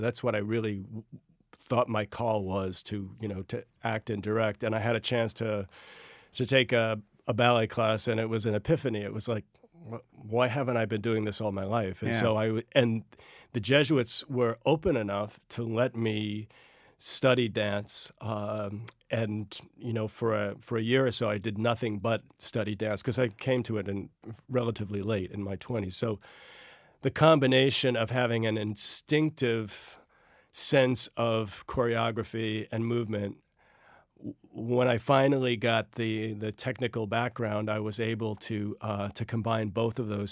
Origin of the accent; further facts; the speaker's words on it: Floral Park, New York, United States; I grew up in Floral Park, Long Island.